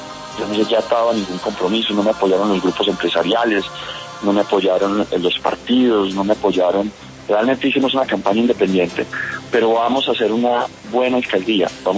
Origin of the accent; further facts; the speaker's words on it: Antioquia, Colombia; somos todos antioqueños y todos encontramos un discurso y un alcalde que quiere trabajar